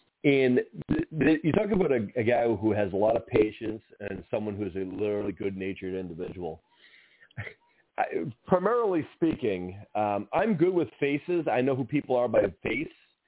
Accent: Boston, Massachusetts, United States; he's also a fellow Massachusetts guy from my hometown of Boston.

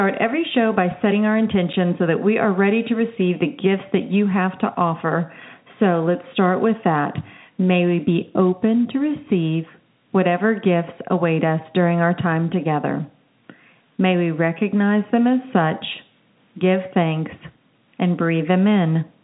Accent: Killeen, Texas, United States; maybe because I'm from Fort Hood, which is, you know, largest military base in the free world. So I grew up in Killeen, Texas. That's where I'm from.

